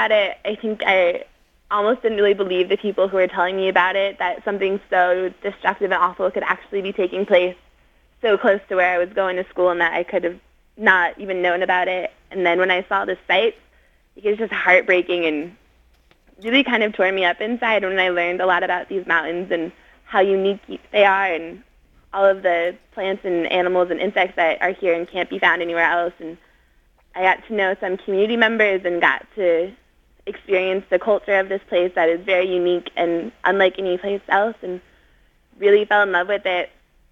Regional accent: Littleton, Colorado, United States; I grew up in Littleton, Colorado.

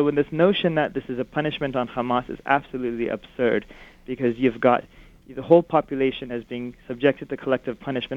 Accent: United States; I say this as an American

